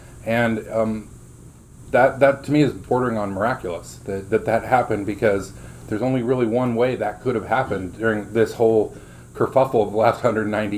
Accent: Utah, United States; Now, I grew up in the Brighamite branch of the church in Utah

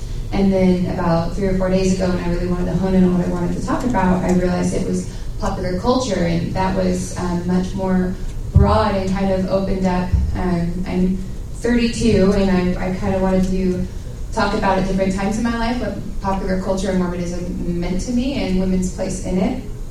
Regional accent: Washington, United States; I'm from the Seattle area. I grew up in the Northwest.

